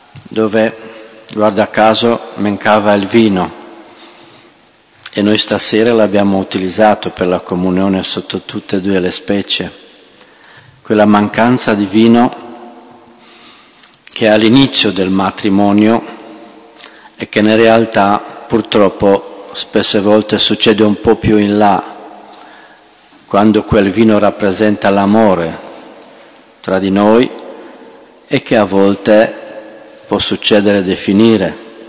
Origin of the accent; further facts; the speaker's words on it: Romania; Italian is a second language; E così si arriva che anche in Romania, il paese da dove vengo io